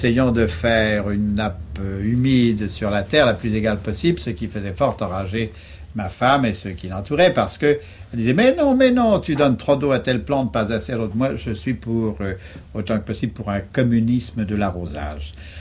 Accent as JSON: {"language": "French", "town": "Paris", "region": "Île-de-France", "country": "France", "lives_now": "Vézelay, France", "said": "à Vézelay, on nous considère toujours, nous autres Parisiens, enfin nous qui ne sommes pas vraiment de Vézelay, comme de la terre rapportée."}